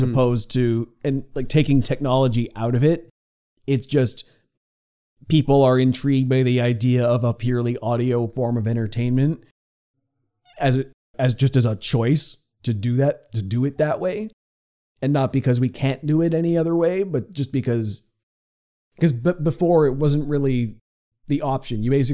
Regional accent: Canada; But we're coming from Canada here. It was never a thing when we were growing up.

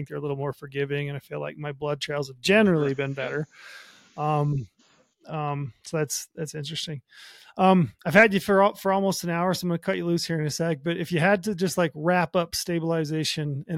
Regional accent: Utah, United States; I'm from Utah. I'm sitting in Southern Utah as I speak. I grew up here. Utah's a strange place.

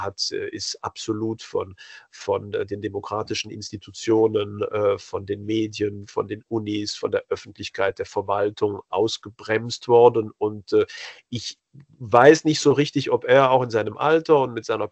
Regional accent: Belgium; als Europäer, als europäischer Patriot, der ich bin. Ich betrachte mich erheblich eher noch als Belgier, als Europäer, denn als Belgier zum Beispiel, das ja meine Nationalität ist.

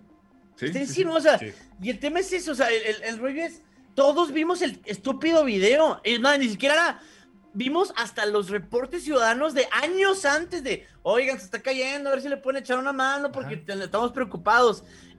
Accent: Mexico; nosotros somos mexicanos, no así de ignorantes

